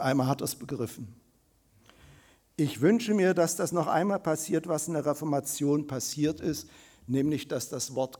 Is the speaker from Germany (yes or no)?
yes; Wittenberg, Saxony-Anhalt, Germany; Luther ist Theologieprofessor in meiner Heimatstadt Wittenberg.